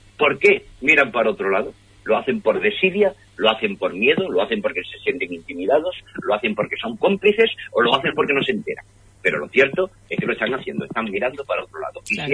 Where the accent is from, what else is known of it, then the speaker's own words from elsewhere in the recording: Huelva, Andalusia, Spain; cómo somos la gente de Huelva, ¿no?